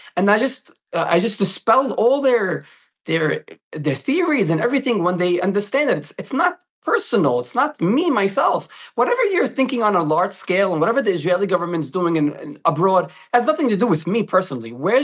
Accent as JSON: {"language": "English", "town": "Damascus", "region": "Damascus Governorate", "country": "Syria", "said": "So I come from Sham, which is Damascus."}